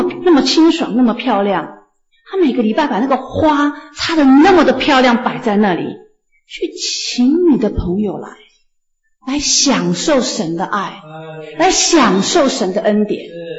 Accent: China; now in Ithaca, United States; 我们中国人呢，我们中国人的教会，你看我们在伊萨卡这里

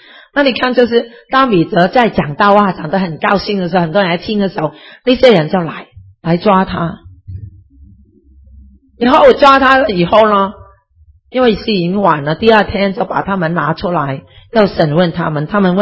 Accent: China; 跟我们中国人很像的

